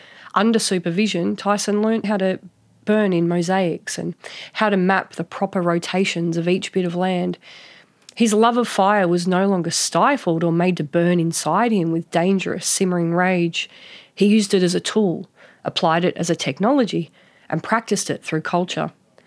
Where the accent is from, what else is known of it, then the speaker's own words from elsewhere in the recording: New South Wales, Australia; the community that I belong to, that I grew up in the Tweed.